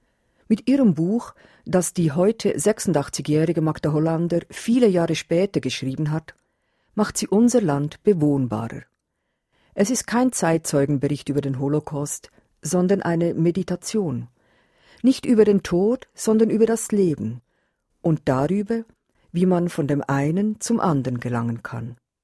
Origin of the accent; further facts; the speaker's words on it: Switzerland; Aber was habe ich als Schweizerin mit dieser Unheilsgeschichte zu tun?